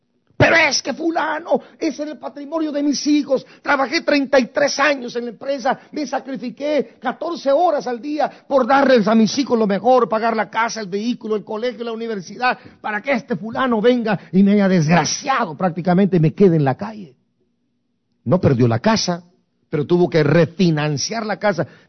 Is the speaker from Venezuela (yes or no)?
no; Guatemala; moved away; yo digo, salí de Guatemala y me fui ¿para dónde?